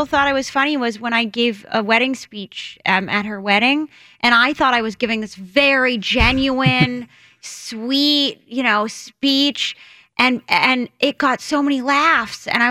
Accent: Boston, Massachusetts, United States; now in Los Angeles, United States; I'm from Boston, yeah.

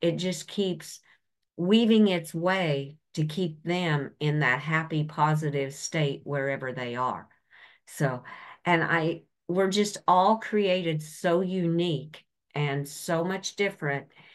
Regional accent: Kansas, United States; born there; I actually live about 6 miles from where I was actually born, the little town I was born in Kansas.

